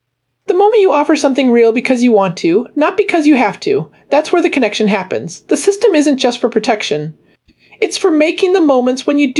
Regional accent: London, United Kingdom; I learned fast that I'm from London and I'm British, were two completely different answers.

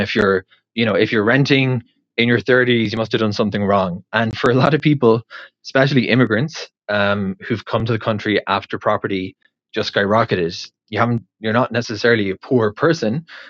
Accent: Cork, Munster, Ireland; now in Israel; So I grew up in Ireland, in Cork, for those wondering where I'm from originally. And we had a family home, like a detached house that we lived in.

